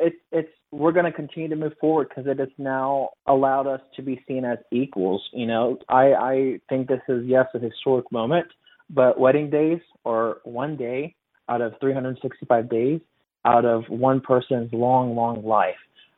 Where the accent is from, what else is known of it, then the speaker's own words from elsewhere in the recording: Independence, Missouri, United States; You know, I grew up Mormon here in Independence throughout my life